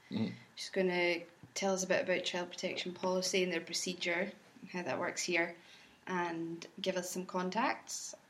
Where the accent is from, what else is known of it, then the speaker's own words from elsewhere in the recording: Edinburgh, Scotland, United Kingdom; now in Glasgow, United Kingdom; Originally I'm from Edinburgh, but I've lived in Glasgow for the last couple of years now